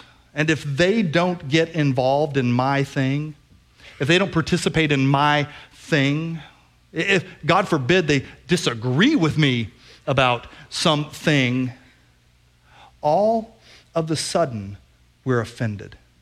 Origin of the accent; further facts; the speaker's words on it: the South, United States; Growing up in the South, the phrase was bless your little heart, right?